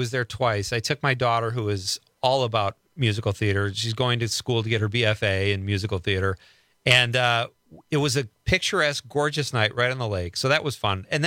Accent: Chicago, Illinois, United States; you live in Evanston, beautiful area, my hometown of Chicago.

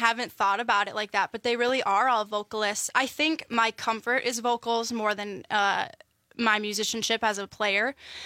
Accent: Lancaster, Wisconsin, United States; I grew up in Lancaster, Wisconsin. So it's about like an hour and a half from Madison.

